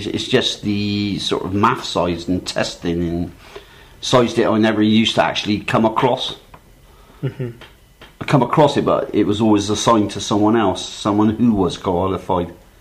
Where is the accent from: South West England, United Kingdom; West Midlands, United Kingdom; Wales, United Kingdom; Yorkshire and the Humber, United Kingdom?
South West England, United Kingdom; Bristol; I'm from Bristol.